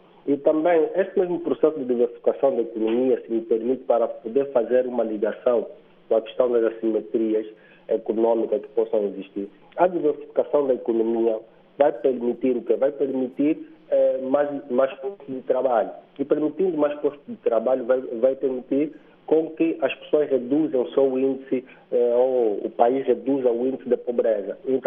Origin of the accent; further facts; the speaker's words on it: Angola; mesmo sendo angolano